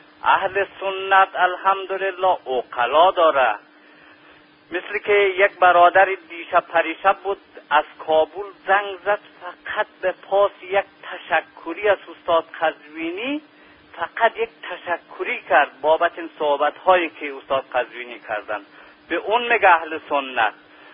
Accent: Afghanistan; منم افغانی هستم

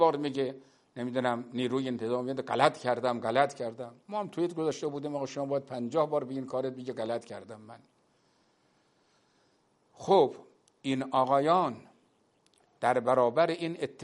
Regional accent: Iran; نه به عنوان یک ایرانی دارم میگم

